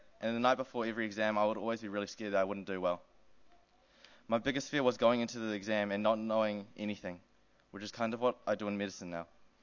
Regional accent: Palmerston North, Manawatū-Whanganui, New Zealand; born there; I was born in Palmerston North and I grew up in a Christian family.

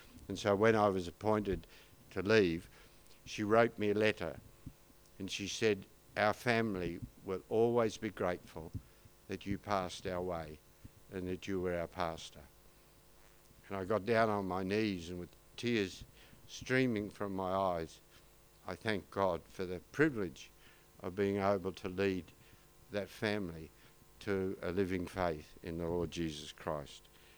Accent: Melbourne, Victoria, Australia; the big Baptist church that I grew up in Baldwin, one of the suburbs about 12 kilometres from the GPO or CBD in Melbourne.

